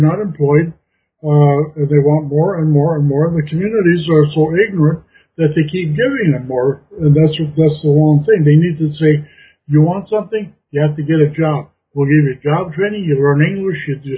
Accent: Minnesota, United States; Because I grew up in Minnesota, and Cargill's headquarters is there, I sent them a draft copy of this early on.

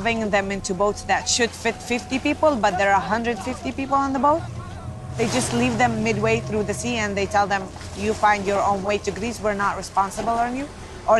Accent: Nazareth, Northern District, Israel; English is a second language; I'm from Nazareth

